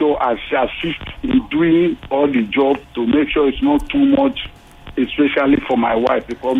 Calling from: Ogun, Nigeria; I'm calling from Ogun State.

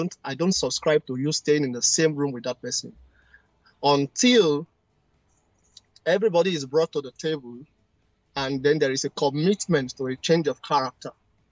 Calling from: Finland; I'm calling from Finland.

